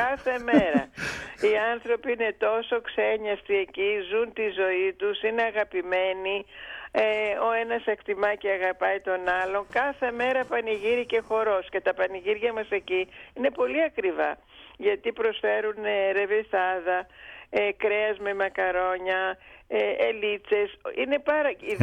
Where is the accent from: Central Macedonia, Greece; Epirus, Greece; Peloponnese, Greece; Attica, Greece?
Attica, Greece; Athens; also born or lived in Sifnos; εκεί γεννήθηκα, μετά ήρθα στην Αθήνα μικρή, αλλά πηγαίναμε τα καλοκαίρια με τους γονείς μου